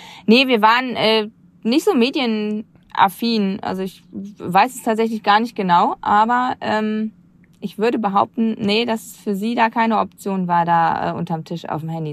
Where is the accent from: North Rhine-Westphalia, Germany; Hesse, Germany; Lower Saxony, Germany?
North Rhine-Westphalia, Germany; Niederkassel; Ich komme aus dem Rheinland, aus dem schönen Niederkassel.